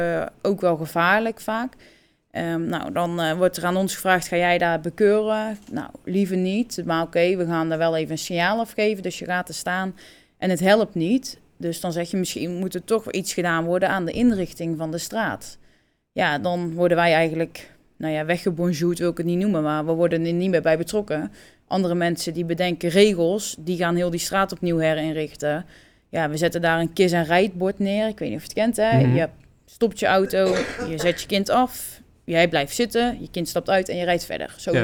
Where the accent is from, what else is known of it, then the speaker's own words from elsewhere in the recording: 's-Hertogenbosch, North Brabant, Netherlands; Maar ik ben geen Tilburger, hè?